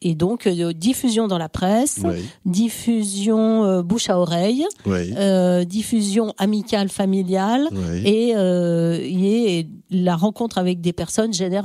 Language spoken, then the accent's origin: French; Bourg, France; born there; je suis née à Bourg et je trouve que c'est vraiment un endroit, c'est un carrefour où se rencontrent tellement de vies, tellement de parcours différents